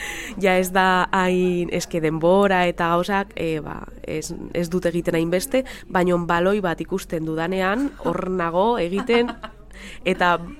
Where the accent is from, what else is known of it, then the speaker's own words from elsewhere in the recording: Irun, Basque Country, Spain; born there; Ba bai, nik hemen jaio naiz Irunen.